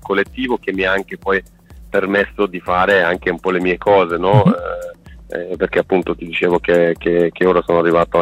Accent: Luxembourg; Italian is a second language; io non sono italiano, sono del Lussemburgo, mm-hmm. e non parlavo neanche italiano quando ho conosciuto Planet, quindi io da lì ho un po' scoperto anche veramente l'Italia, no? E io ora sono basato tra Milano e Berlino

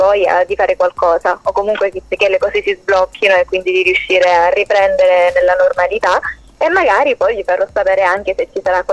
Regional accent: Calabria, Italy; anche perché sono calabrese, quindi il mare è la parte fondamentale.

